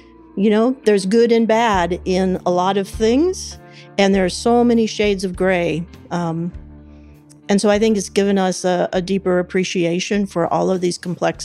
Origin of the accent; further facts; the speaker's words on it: Kansas City, Kansas, United States; We grew up in a very homogenous community, not very racially diverse, not religiously diverse. We were both raised Catholics. I grew up in the big city of Kansas City.